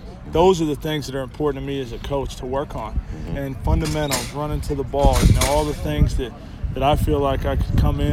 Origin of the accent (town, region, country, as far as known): Florida, United States